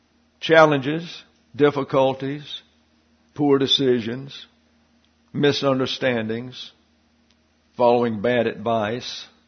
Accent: Alabama, United States; I'm from a little town in South Alabama. It was Nirvana growing up in the 1950s.

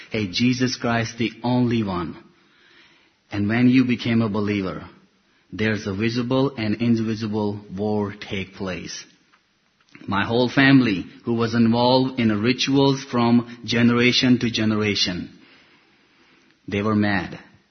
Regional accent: Pakistan; English is a second language; moved away; I came from Pakistan. I born in Pakistan

